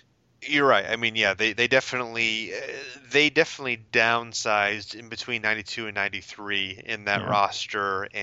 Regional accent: Toledo, Ohio, United States; born there; I didn't live in Toledo anymore, but I was born in Toledo and went to three wrestling shows in Toledo

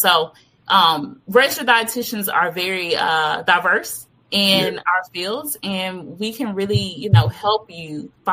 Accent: Memphis, Tennessee, United States; I'm African-American. I grew up in the South, originally from Memphis, Tennessee.

